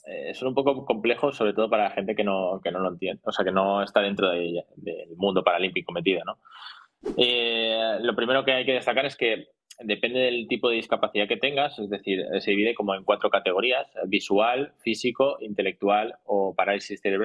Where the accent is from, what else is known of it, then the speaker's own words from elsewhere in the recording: Oliva, Valencian Community, Spain; En mi pueblo, la gran mayoría de mis amigos jugaban a fútbol.